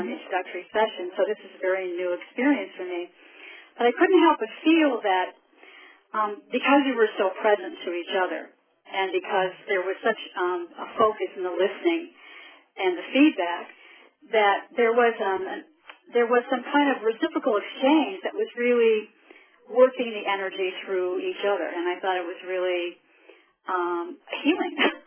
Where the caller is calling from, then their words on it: Connecticut, United States; I'm calling from Connecticut